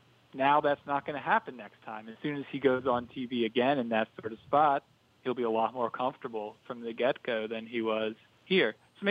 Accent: Philadelphia, Pennsylvania, United States; I grew up in Philadelphia.

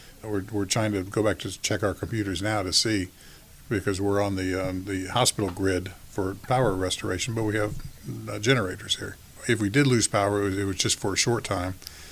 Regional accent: Miami, Florida, United States; I was born and raised in Miami.

